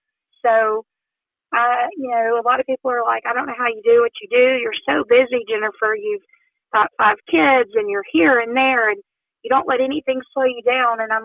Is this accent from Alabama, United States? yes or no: yes; Odenville, Alabama, United States; We're actually from Odenville, Alabama. We live at, right on the line.